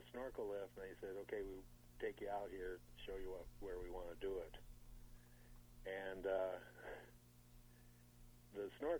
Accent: St. Louis, Missouri, United States; You know, I grew up around the St. Louis area, so, you know, we used to follow the Cardinals.

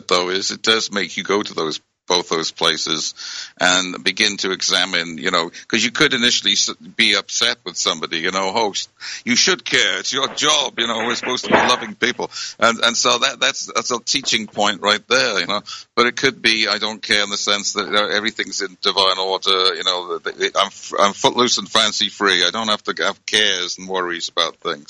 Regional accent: United Kingdom; When I was living in Eastbourne in Britain, I'm originally from Britain

